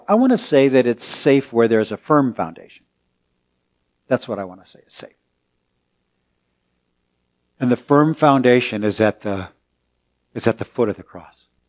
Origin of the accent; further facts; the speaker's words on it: California, United States; I grew up in California, and I actually don't remember a lot of earthquakes in my youth.